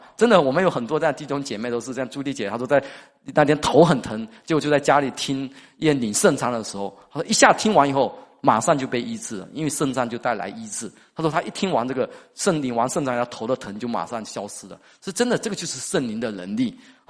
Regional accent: Fujian, China; 我们福建人爱拼才会赢啊

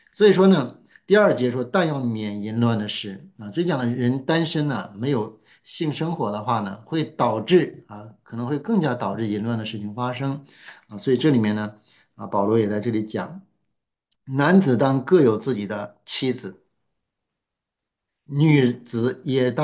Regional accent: China; 就好像我们中国人特别喜欢吃饭一样

